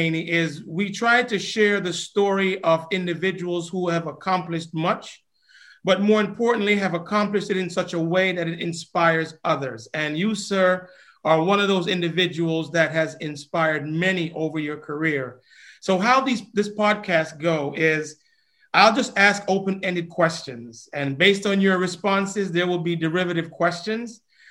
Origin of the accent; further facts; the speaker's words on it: Kingston, Jamaica; also born or lived in Trinidad and Tobago; when I was a youngster growing up in Kingston, Jamaica, and also living in Trinidad and Tobago.